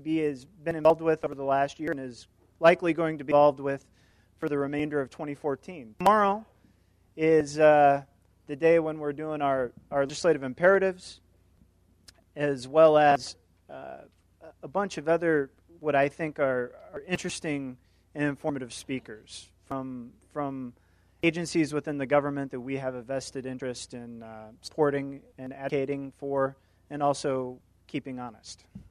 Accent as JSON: {"language": "English", "region": "Iowa", "country": "United States", "said": "because I'm from Iowa. We see a lot of airplanes up there when I was growing up"}